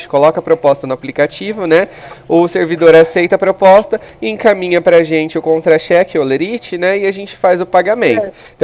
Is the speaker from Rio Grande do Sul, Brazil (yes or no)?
no; Ribeirão Preto, São Paulo, Brazil; Eu sou de Ribeirão.